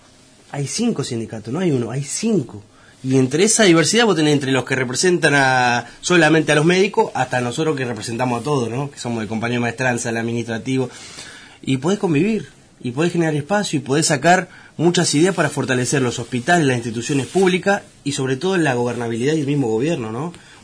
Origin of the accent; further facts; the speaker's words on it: Caleta Olivia, Santa Cruz, Argentina; Yo soy de Caleta Olivia